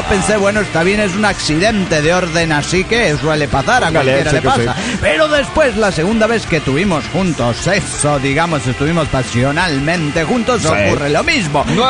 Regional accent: Peru; now in Tampa, United States; No es que Florida y Tampa hayan trasladado al Perú, sino que … que resido en Tampa, Florida, ahora vine a mi tierra natal.

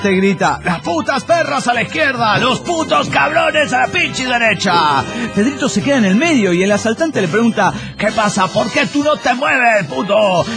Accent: Panama; de Panamá.

